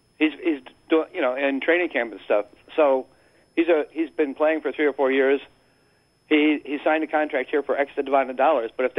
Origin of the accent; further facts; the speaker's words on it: Philadelphia, Pennsylvania, United States; I moved here from Philly about 9 years ago, so I've been a Philly fan since Jaworski time.